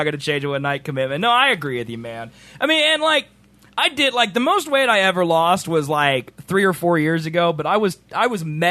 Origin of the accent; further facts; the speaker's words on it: Canada; Maybe he's excited we're from Canada.